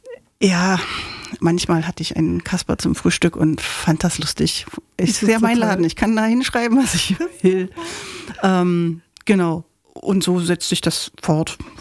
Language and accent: German; Leipzig, Saxony, Germany; Ja, ich bin Leipzigerin, ich komme aus dem ganz südlichen Ende, ich bin in Dölitz aufgewachsen und habe mir so nach und nach meine Stadt erobert